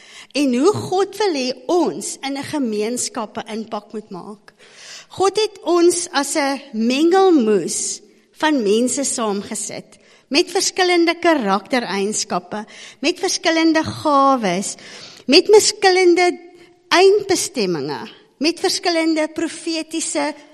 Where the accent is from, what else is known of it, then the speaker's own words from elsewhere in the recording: Standerton, Mpumalanga, South Africa; Ek is 'n tannie en ek kom van Standerton af.